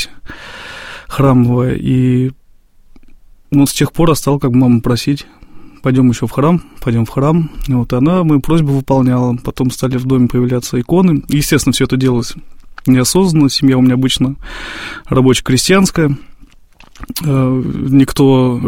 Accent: Tula, Tula Oblast, Russia; Вот в этот год меня и мою младшую сестру в моем родном городе Тула мама отвела в храм, и нас там крестили.

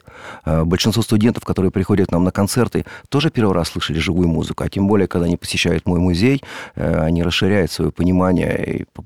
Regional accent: Stary Oskol, Belgorod Oblast, Russia; born there; Я родился в Старомосколе, это маленький город, относительно маленький

